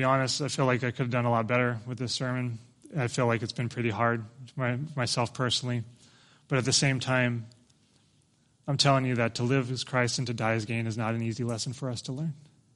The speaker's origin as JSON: {"language": "English", "country": "United States", "said": "makes me embarrassed to say that I'm an American"}